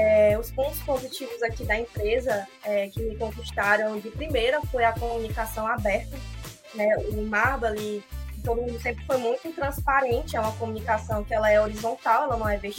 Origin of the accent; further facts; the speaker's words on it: Fortaleza, Ceará, Brazil; Eu sou de Fortaleza, né?